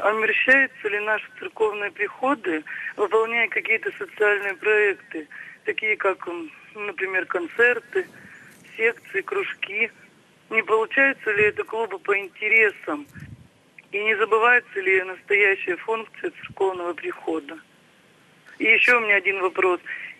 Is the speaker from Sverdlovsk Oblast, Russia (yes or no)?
yes; Serov, Sverdlovsk Oblast, Russia; я из Серова.